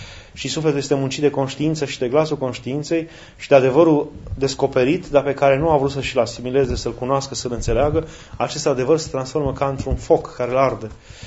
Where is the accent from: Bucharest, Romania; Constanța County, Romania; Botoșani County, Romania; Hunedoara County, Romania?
Hunedoara County, Romania; noi care eram din Valea Jiului, eram tot timpul în valea plângerii